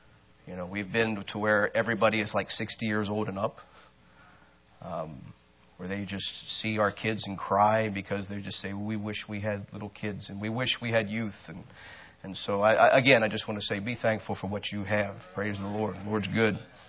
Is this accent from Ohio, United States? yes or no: yes; Ohio, United States; also born or lived in Texas; I'm a Midwesterner, and down south they like to call everybody up here Yankees. And then I've lived in Texas a while, and that's where I learned actually what Yankee meant. And I was called Yankee, but anyway, I lived in Texas a while, and then I'm from Ohio.